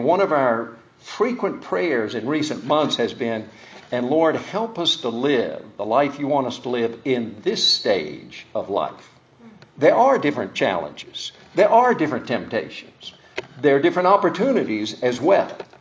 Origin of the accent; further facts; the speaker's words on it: South Korea; I grew up in Korea.